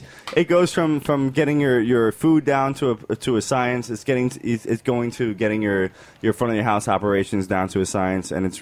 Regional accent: New York City, New York, United States; I always had a fantasy. I'm born and raised in New York City. I've always had the idea.

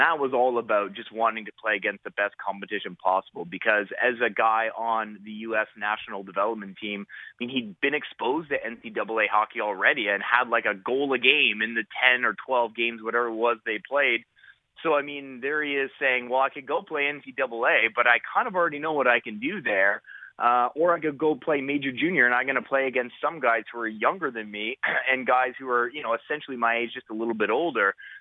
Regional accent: Illinois, United States; you think my brother and my sister and I had people like this coaching us when we were growing up in Illinois?

